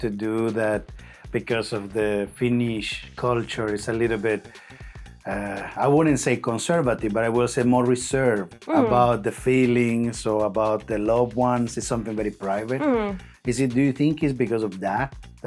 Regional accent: El Salvador; English is a second language; because of my home country and El Salvador

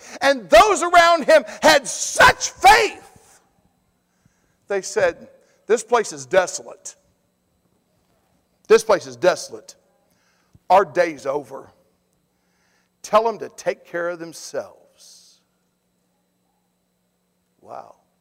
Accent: Georgia, United States; listen, guys, face facts, I'm a southern preacher. I'm from Georgia. Just get with me and let's go.

